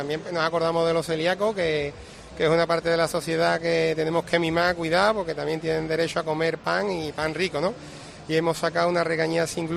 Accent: Andalusia, Spain; Nosotros somos andaluces, tenemos que potenciar Andalucía, darle valor a nuestra tierra

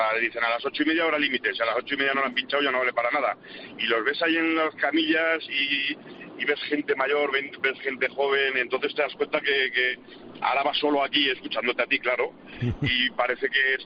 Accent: Zaragoza, Aragon, Spain; Pues mira, yo soy de Zaragoza.

